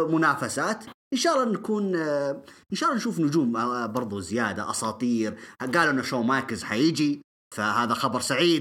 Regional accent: Saudi Arabia; احنا السعودي كسعوديين فجرنا يعني الشاشات وصيحنا وهيصنا

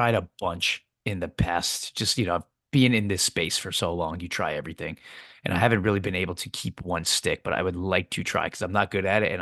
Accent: New York, United States; I'm from New York, right? You're from a big city too.

